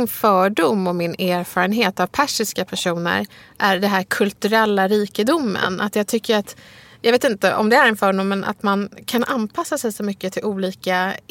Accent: Bredäng, Stockholm County, Sweden; Jag vet inte, vi är från Bredäng.

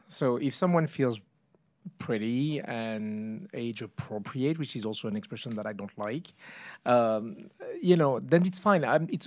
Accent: France; I'm from France. There's no such thing.

